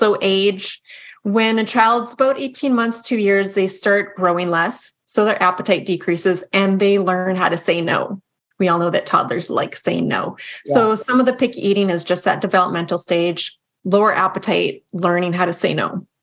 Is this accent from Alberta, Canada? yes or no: yes; Calgary, Alberta, Canada